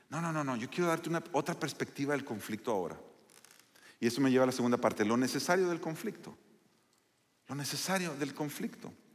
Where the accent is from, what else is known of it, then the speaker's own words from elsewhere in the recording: Torreón, Coahuila, Mexico; nosotros somos del norte de México, y cuando estamos, Daniel es de Reynosa y yo soy de Torreón, entonces cuando estamos juntos nos sale más el acento.